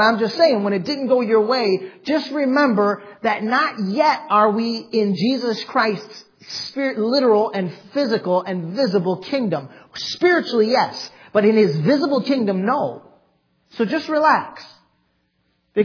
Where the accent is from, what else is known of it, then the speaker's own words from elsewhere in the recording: United States; I would be willing to fight and die to maintain my freedom as an American.